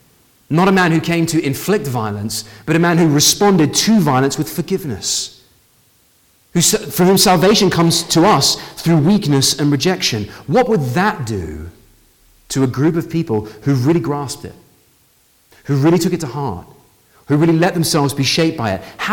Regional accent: United Kingdom; You know, I'm often told as a British person that the empire, the British Empire, is one of the worst things that could have happened in history.

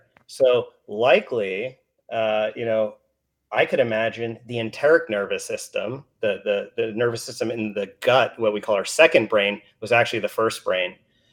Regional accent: New York City, New York, United States; born there; And so I was born in Spanish Harlem.

